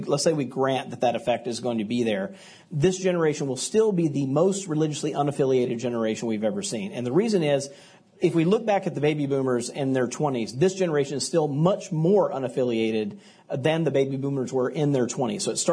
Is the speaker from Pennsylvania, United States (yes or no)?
no; Mississippi, United States; take my home state, like white evangelicals in Mississippi 4 decades ago